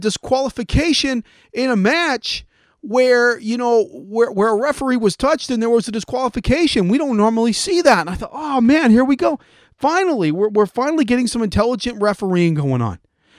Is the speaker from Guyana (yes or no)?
no; Canada; even in Canada, even in my home country